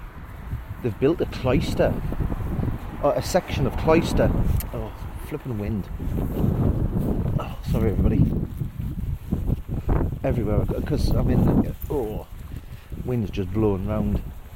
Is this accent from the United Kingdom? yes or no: yes; Hexham, North East England, United Kingdom; And I'm currently standing outside Hexham Abbey in Hexham in Northumberland, my hometown.